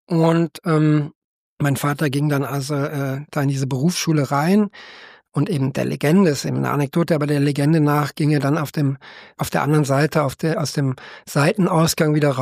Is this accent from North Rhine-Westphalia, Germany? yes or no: yes; Cologne, North Rhine-Westphalia, Germany; In Köln bin ich geboren, in Köln-Vogelsang aufgewachsen.